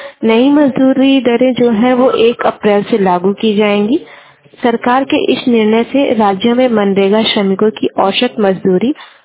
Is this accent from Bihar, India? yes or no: no; Basti, Uttar Pradesh, India; मैं बस्ती की रहने वाली हूँ।